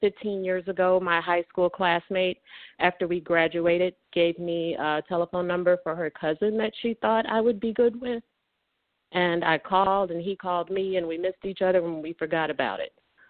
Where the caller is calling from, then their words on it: Illinois, United States; I'm from Illinois.